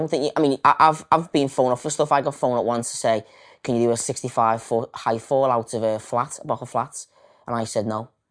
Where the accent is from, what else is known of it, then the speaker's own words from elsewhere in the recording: Liverpool, North West England, United Kingdom; I'm 36 years old. I'm from Liverpool and I'm a stuntman.